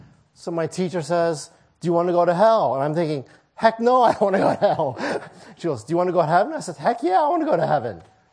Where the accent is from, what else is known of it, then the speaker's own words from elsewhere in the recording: St. Louis, Missouri, United States; also born or lived in Kansas City; And so I was born in Kansas City, Missouri. My father and our family moved to St. Louis, Missouri when I was young